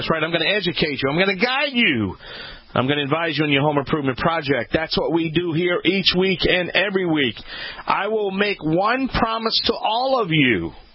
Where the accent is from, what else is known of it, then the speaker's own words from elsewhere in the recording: Louisiana, United States; I'm the Cajun man from the Bayou Land.